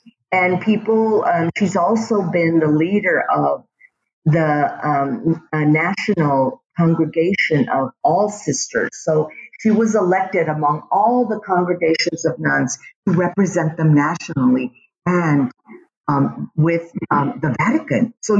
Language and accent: English; San Antonio, Texas, United States; I grew up on the West Side and went to high school here